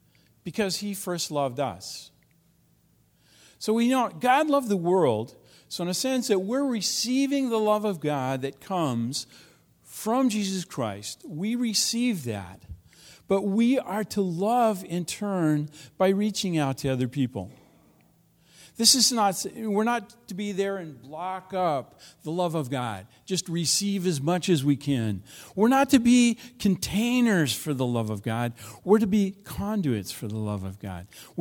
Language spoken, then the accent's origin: English; United States; I'm an American.